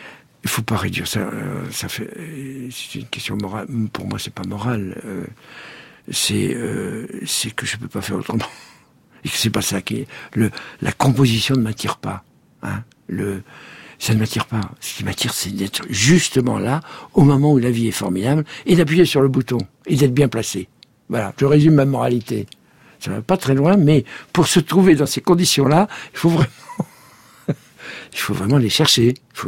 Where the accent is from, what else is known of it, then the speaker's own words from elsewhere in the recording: Vendôme, Centre-Val de Loire, France; À Vendôme, ma ville natale